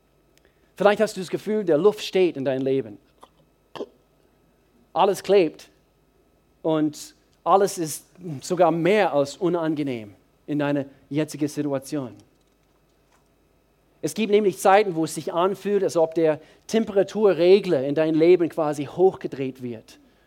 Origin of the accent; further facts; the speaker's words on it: Georgia, United States; German is a second language; now in Germany; Und da wo ich herkomme, aus den Südstaaten, aus Bundesstaat Georgia, Dort bin ich zum Teil aufgewachsen.